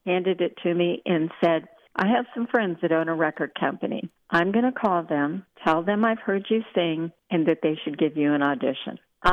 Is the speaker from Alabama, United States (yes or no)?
no; Long Beach, California, United States; I don't know anybody. I'm from Long Beach. I'm just a little, you know, junior high school girl.